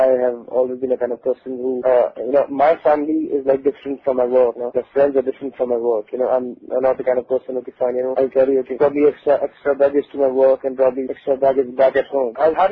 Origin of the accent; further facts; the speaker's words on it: Pathankot, Punjab, India; I grew up and born and brought up in Pathankot. This is in Punjab and so I was in Punjab.